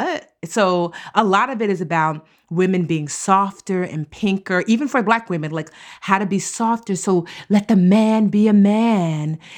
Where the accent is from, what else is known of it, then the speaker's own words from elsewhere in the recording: Nigeria; because I'm Nigerian and I'm not going to lie that hypergamy is something that is practiced traditionally in my culture